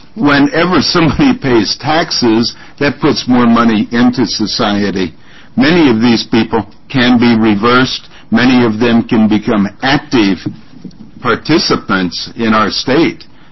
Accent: Salem, United States; I talked to many people in a place here in town called Hope, and I'm from Salem.

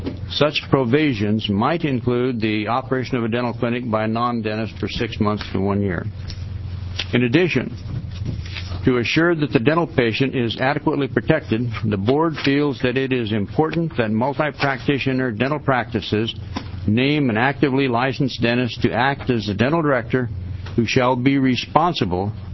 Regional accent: Klamath Falls, Oregon, United States; I'm a dentist from Klamath Falls

